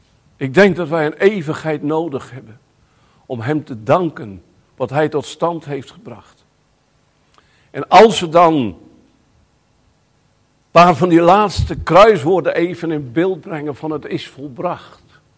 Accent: Friesland, Netherlands; Oh, ik kom uit Friesland vandaan

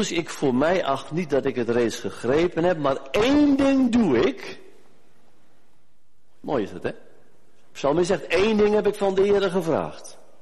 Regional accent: Smilde, Drenthe, Netherlands; born there; Ik ben ooit geboren in Smilde, klein dorpje.

